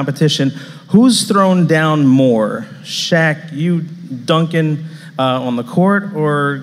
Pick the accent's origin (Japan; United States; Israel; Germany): Israel; from Israel.